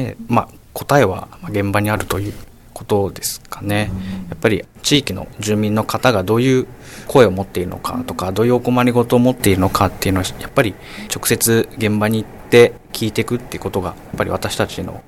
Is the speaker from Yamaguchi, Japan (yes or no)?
no; Tochigi, Japan; also born or lived in Yokohama; now in Fujisawa, Japan; 出身は私、栃木なんですね。